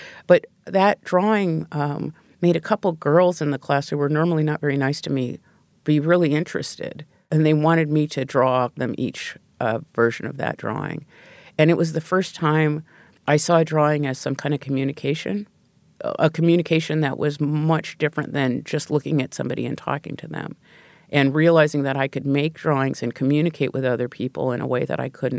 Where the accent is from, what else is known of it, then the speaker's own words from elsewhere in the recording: Pacific Northwest, United States; And I grew up in the Pacific Northwest, but I drew an orange grove.